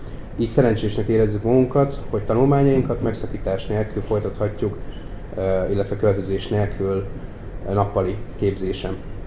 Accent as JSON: {"language": "Hungarian", "town": "Debrecen", "region": "Hajdú-Bihar", "country": "Hungary", "tie": "born or raised there", "said": "Én magam Debrecenbe születtem, itt is nőttem fel, és itt is szeretnék karriert építeni"}